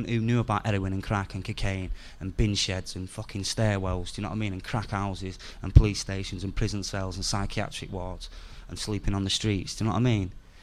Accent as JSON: {"language": "English", "town": "Salford", "region": "North West England", "country": "United Kingdom", "said": "where I come from Salford, and Salford's like Bermondsey, yeah? Except it kind of rains more, and we've got a better football team."}